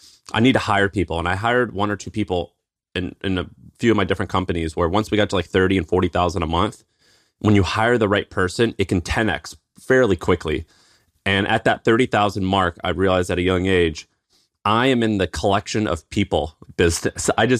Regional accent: Tennessee, United States; accent: twang; I had a little bit of a twang, you know, and people would kind of tease me. And I told them I'm from Tennessee

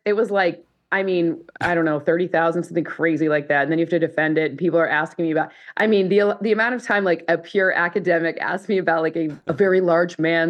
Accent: Midwest, United States; what's even funnier is I'm from the Midwest. I did my master's at Northwestern.

